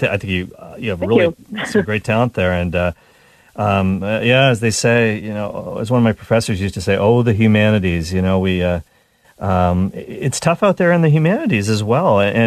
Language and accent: English; Nova Scotia, Canada; But I'm from Nova Scotia, Canada, originally